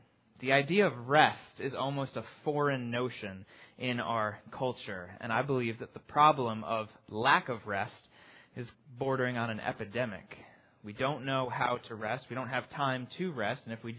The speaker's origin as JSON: {"language": "English", "region": "Maryland", "country": "United States", "also_born_or_lived": "Louisville, United States", "said": "Many of you know that I'm from Maryland originally, that Becky and I lived in Maryland for a number of years, but that immediately prior to coming to Potomac Heights, we lived in Louisville, Kentucky."}